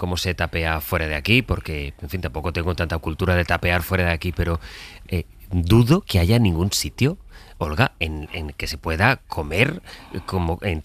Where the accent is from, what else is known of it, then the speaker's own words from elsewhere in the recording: Spain; cómo somos, y es que cómo somos los españoles